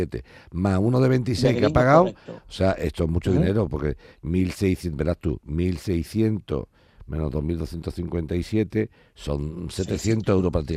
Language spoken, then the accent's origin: Spanish; Andalusia, Spain; Es que yo quiero espabilar a mi pueblo andaluz, ¿entiéndeme?